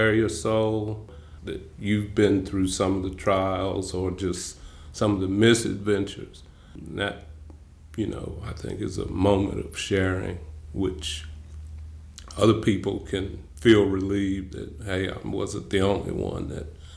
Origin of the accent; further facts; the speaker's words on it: Southern United States, United States; accent: southern; Excuse my southern accent, I talk slow.